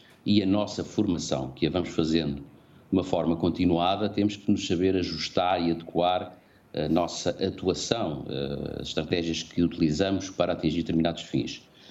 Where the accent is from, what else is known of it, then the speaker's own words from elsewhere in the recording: Mozambique; born there; neste caso Moçambique foi o país onde eu nasci, portanto para mim tem um significado especial